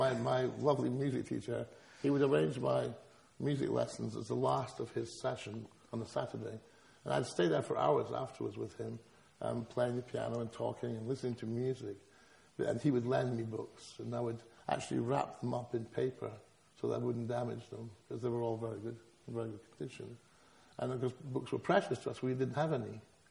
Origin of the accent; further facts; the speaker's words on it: Scotland, United Kingdom; well, I'm a Scottish pacifist.